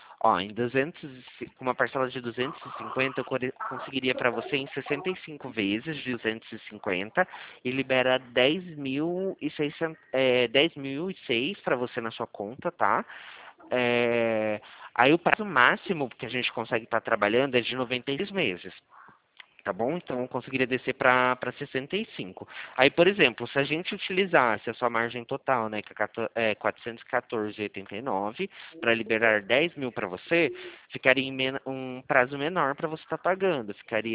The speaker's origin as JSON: {"language": "Portuguese", "town": "Limeira", "region": "São Paulo", "country": "Brazil", "said": "como eu sou daqui de Limeira"}